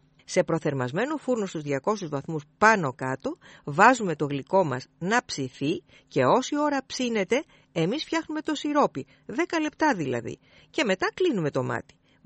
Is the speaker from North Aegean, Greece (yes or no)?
no; Peloponnese, Greece; η θεία μου στο χωριό μου στην Αρκαδία.